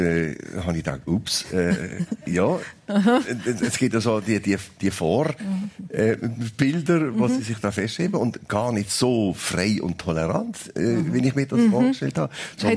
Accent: Switzerland; Und ich habe gemerkt, es ist eine andere Mentalität als bei uns in der Schweiz.

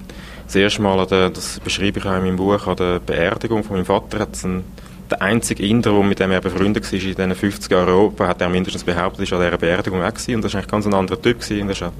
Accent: Switzerland; Ich bin in der Schweiz geboren, in der Schweiz aufgewachsen, hatte eine Schweizer Mutter gehabt.

